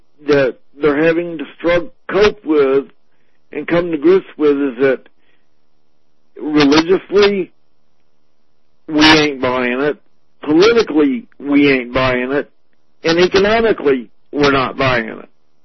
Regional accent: the South, United States; Well, I've heard that through my time in growing up in the South, that slavery really wasn't the cause of the Civil War.

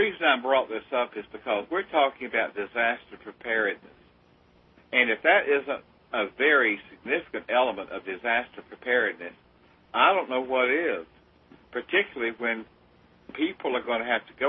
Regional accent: the South, United States; and I grew up in the South, and I've seen my share of them, and I've killed my share of them.

